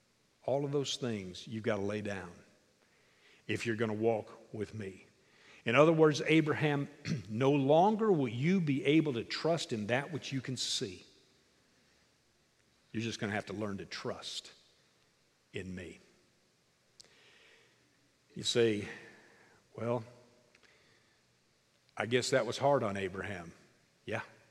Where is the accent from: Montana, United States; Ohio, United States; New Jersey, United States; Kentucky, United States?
Kentucky, United States; moved away as an adult; also born or lived in Fort Worth, Texas; I grew up in Kentucky. Lived there for 22 years until I graduated from the University of Kentucky, and then I went to Fort Worth, Texas to work on my master's at Southwestern Seminary.